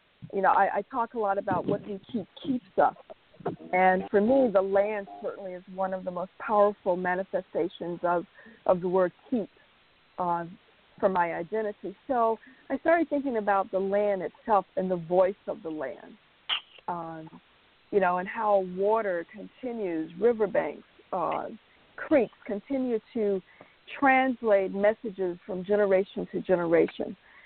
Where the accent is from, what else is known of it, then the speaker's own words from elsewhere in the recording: the South, United States; I have a deep connection as a Southerner to land.